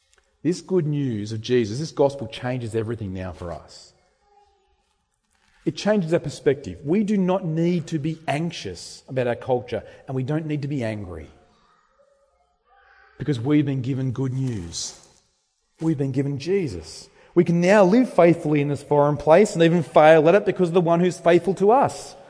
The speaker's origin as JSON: {"language": "English", "country": "Australia", "said": "We love getting together and celebrating our wins, celebrating who we are as Australians. That's our Australian identity"}